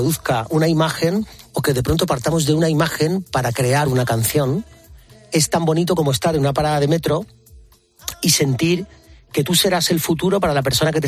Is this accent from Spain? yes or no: yes; Andalusia, Spain; now in Madrid, Spain; Yo soy un malagueño adoptado por Madrid. Ahora ya contando años, llevo más años viviendo en esta ciudad que años tenía cuando me fui de la mía. Aunque sí que es verdad que tengo mi casita en mi tierra malagueña